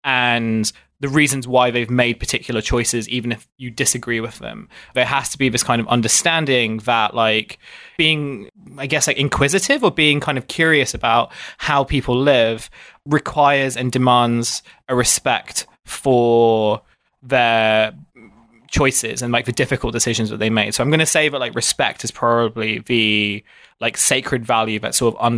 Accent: Dartford, South East England, United Kingdom; I did most of my growing up in Kent. I grew up in an area near Dartford in Kent, which is kind of known. Dartford is this town that's like known by the bridge by which people leave it. And it's kind of one of these commuter towns that exists just outside of London.

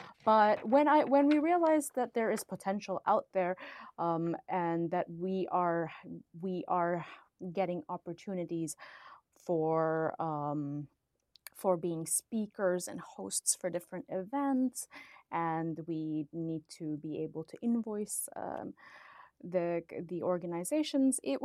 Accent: India; now in Finland; My partner is from Latvia and I am from India, which is why the name Couple of Expats.

